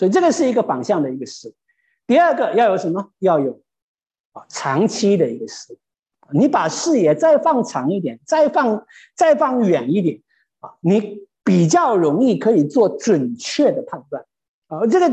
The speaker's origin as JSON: {"language": "Chinese", "country": "China", "said": "那我们中国人很不喜欢讲死，很不喜欢去讲死。"}